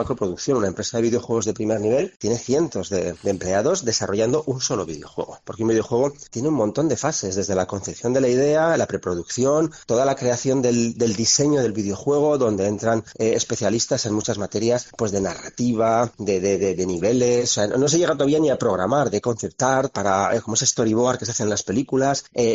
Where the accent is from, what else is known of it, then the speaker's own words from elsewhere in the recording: La Rioja, Spain; como riojano, y La Rioja creo que es un lugar, por muchas razones que conocemos todos, perfecto para desarrollar actividades y para vivir